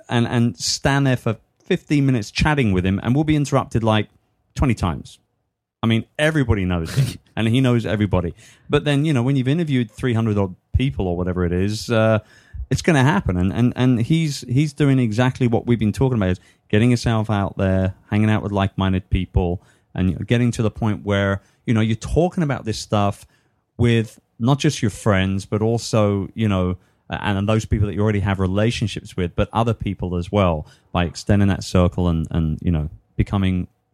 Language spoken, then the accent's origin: English; England, United Kingdom; now in United States; I'm English. I'm here in America.